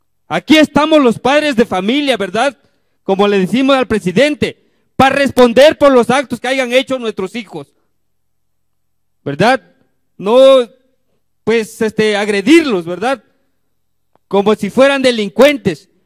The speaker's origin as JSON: {"language": "Spanish", "country": "Mexico", "said": "inaceptable, como mexicano, como cualquier persona de cualquier país"}